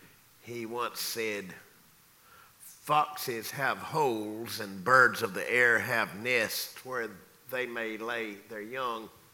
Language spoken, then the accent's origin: English; Lumberton, North Carolina, United States; I was in my hometown in Lumberton, North Carolina, many years ago